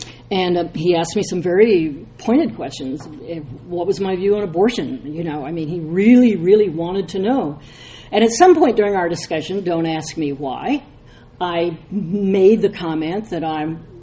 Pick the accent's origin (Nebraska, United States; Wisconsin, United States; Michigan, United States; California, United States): Nebraska, United States; I'm from Nebraska. We were going from Omaha to Dallas